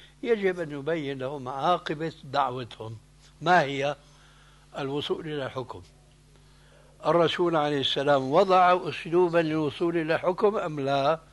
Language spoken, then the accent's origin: Arabic; Syria; وهو يشير إلى بلدي يعني سوريا إلى آخره